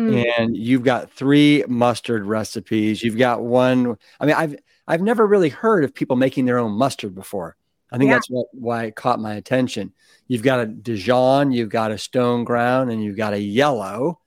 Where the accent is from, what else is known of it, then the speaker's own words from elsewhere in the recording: Cleveland, Ohio, United States; I'm from Cleveland.